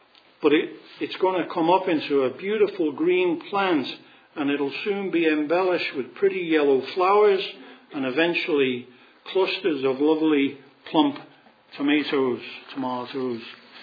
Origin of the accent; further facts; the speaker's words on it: England, United Kingdom; I'm going to call it tomato because I'm English.